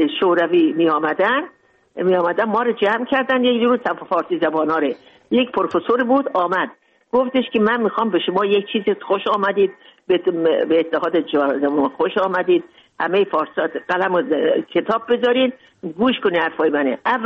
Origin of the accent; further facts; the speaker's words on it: Mashhad, Razavi Khorasan, Iran; من تازه تولد شده بودم، منو بردم به ایران، کوچیک بودم. اونجا در مشهد بزرگ شدم.